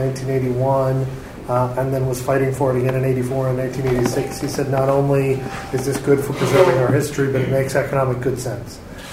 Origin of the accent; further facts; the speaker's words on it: United States; So I'm from the Ohio River Valley. I grew up in steel country